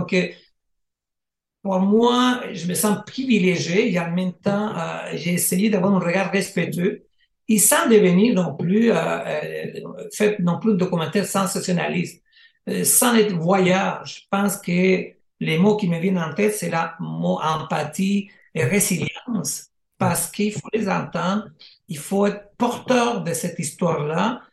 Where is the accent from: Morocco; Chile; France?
Chile; now in Canada; moi, je viens du Chili, ça fait 30 ans que je suis ici.